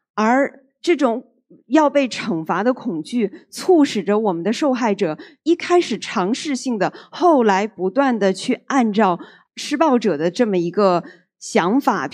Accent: northern China, China; 比如说我是北方人啊，从北方搬到南方，从南方搬到北方，从国内搬到海外，从乡村搬到城市

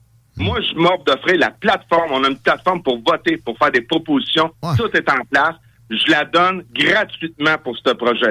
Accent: Farnham, Quebec, Canada; moi, je suis un gars, je viens de Farnham. C'est pas de Québec.

